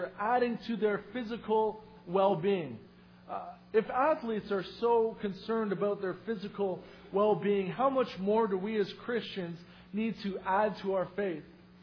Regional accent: Canada; I'm originally from Canada

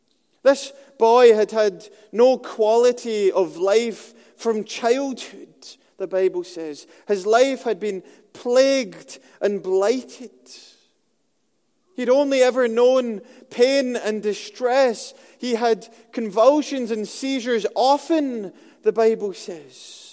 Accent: Scotland, United Kingdom; I was brought up in Scotland in the public education system, which isn't very good, as you could probably tell from my grammar.

